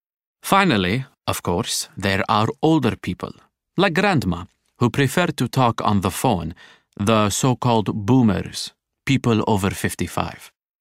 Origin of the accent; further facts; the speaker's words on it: Bahrain; English is a second language; in my country, I come from Bahrain